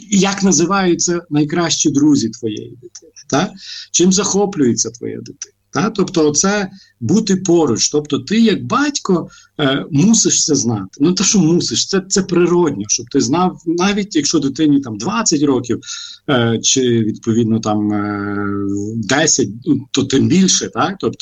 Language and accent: Ukrainian; Lviv, Lviv Oblast, Ukraine; а я зростав у Львові